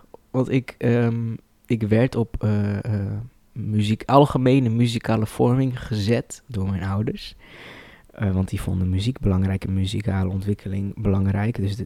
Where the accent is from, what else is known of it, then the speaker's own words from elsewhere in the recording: Heerenveen, Friesland, Netherlands; Ik kom uit Heerenveen oorspronkelijk. En dat was wel echt het is geen stad, het is een plaats waar topsport heel erg leeft.